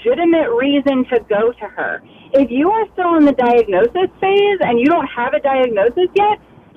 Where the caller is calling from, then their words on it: Florence, Kentucky, United States; we live outside of the Cincinnati, Ohio area. So we have quite a few larger hospital systems.